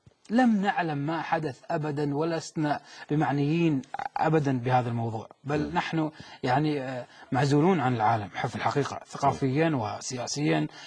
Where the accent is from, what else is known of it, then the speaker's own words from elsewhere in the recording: Kuwait; نحن 3 كويتيين زرنا هذا المؤتمر